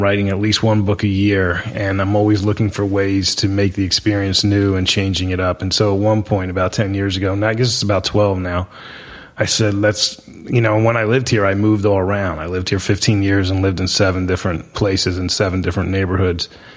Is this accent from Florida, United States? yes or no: yes; Florida, United States; That was my story. I grew up in Florida. I wanted to be a writer.